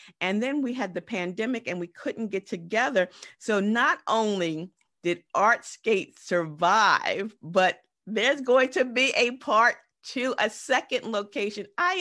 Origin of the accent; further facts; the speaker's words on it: New York, United States; I'm from New York, so I know, you know, Broadway, and I know the big plays and stuff